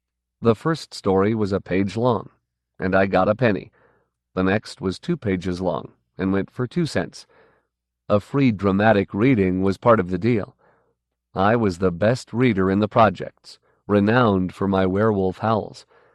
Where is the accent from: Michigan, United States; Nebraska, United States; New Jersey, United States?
New Jersey, United States; Bayonne; born there; I was born on September 20, 1948, in Bayonne, New Jersey, the firstborn child